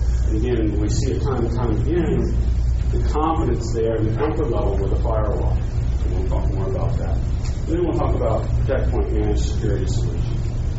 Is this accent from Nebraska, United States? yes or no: no; Florida, United States; By the way, some Redmond jokes, by the way, I'm from Florida. I was born and raised there.